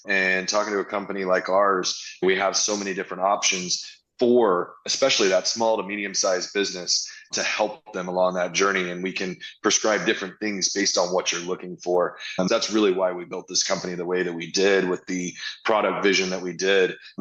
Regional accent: Texas, United States; Trust me, I'm a Texan.

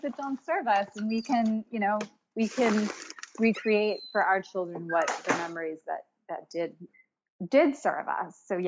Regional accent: New England, United States; I'm from New England. I was like, brings me to Chatham.

